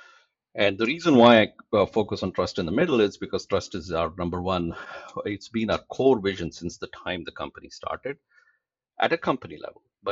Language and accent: English; India; moved away as an adult; now in United States; I come from engineering background. I spent a long time in simulation engineering. I'm an immigrant from India. Worked for Indian Space Research on satellites and rockets in the early days. Then moved to the U.S. as an immigrant